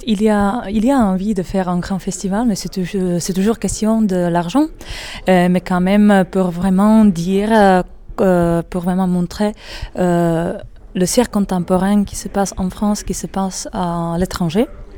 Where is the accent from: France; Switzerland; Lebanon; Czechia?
Czechia; Prague; French is a second language; Je suis tchèque, je viens de Prague